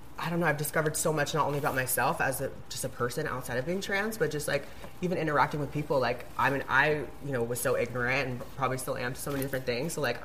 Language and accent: English; Virginia, United States; Right, I grew up in Virginia, so, you know, I grew up around Republicans, and very small, like, conservative town.